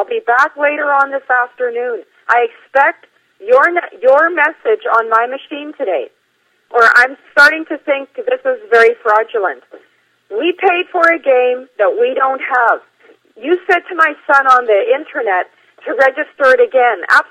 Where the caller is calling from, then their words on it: Oliver, British Columbia, Canada; I'm calling from Canada, British Columbia. Do you know where that is? It's in Oliver.